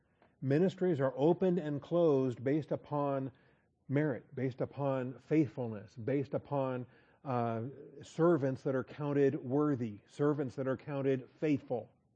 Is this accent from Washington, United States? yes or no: yes; Washington, United States; I grew up in Washington State. We told Polack jokes all the time.